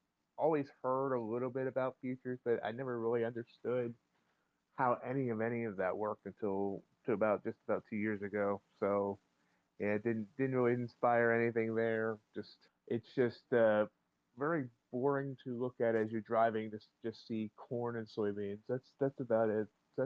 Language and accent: English; Pennsylvania, United States; born there; I was born in Eastern Pennsylvania. But right now I'm living in the land of corn and soybeans right in central Illinois.